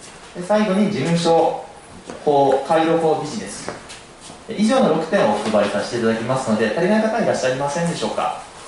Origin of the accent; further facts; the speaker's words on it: Hiroshima, Japan; 僕は生まれも育ちも広島ですので、カープ、スポーツ、カープということで、ほぼカープの趣味になります。